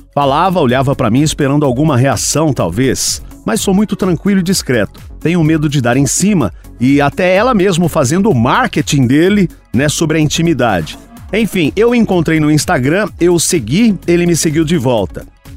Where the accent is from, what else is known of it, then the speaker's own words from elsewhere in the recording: Limeira, São Paulo, Brazil; Fui criado em Limeira.